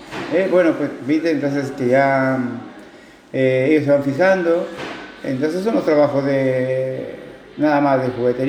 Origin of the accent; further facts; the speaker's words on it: Trujillo, La Libertad, Peru; moved away; Soy de Perú.